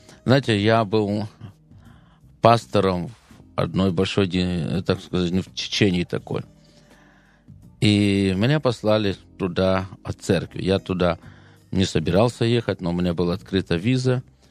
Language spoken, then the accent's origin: Russian; Ukraine; а я украинец, потому что я знал, моя здесь родина, моя здесь земля